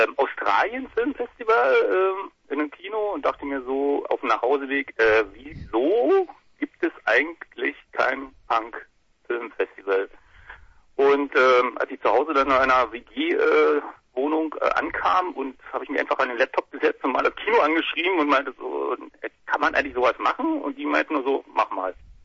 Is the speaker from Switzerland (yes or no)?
no; Berlin, Germany; Und ich komme natürlich aus Berlin und freue mich darauf, dass wir das zum fünften Mal machen können.